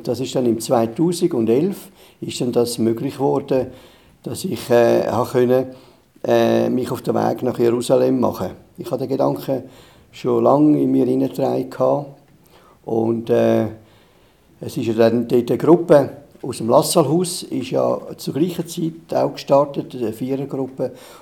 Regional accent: Zürich, Zurich, Switzerland; Ich bin in Zürich aufgewachsen

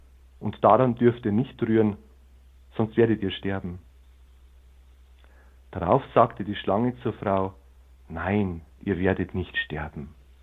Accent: Bavaria, Germany; Eine der bekanntesten davon, in meiner Heimat in Bayern

